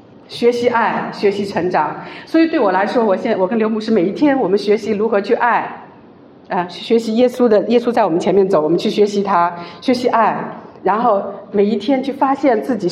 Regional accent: China; 我是1979年出生，在中国大陆成长，都知道那个年代的时候有计划生育

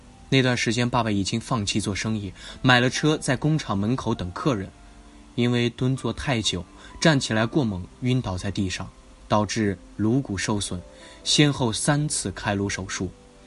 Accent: Tianshui, Gansu, China; born there; 1991年我出生在甘肃天水，父母是朴实的农民。

